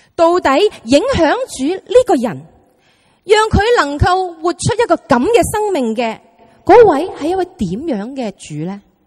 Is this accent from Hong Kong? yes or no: yes; Hong Kong; 又鼓励我们香港人要一起坚强地生活下去。